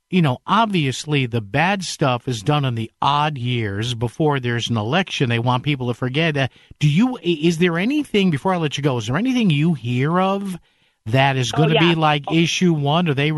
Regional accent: New Haven, Connecticut, United States; Quite the story still unfolding in my hometown of New Haven.

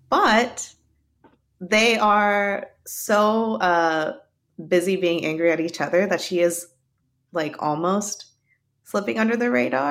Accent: Arkansas, United States; Oh, you know, see, I'm from Arkansas, so I know what glamping is.

